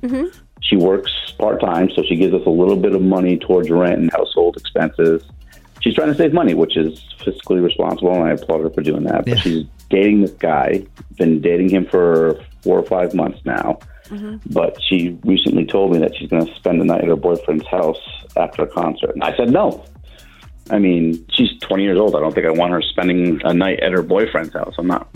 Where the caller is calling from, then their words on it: Bel Air, Maryland, United States; from Bel Air.